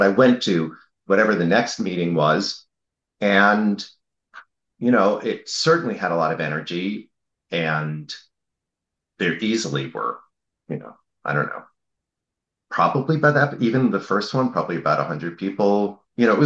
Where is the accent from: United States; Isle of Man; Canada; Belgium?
United States; New Jersey; I went to school in New Jersey, I grew up in New Jersey, close to New York City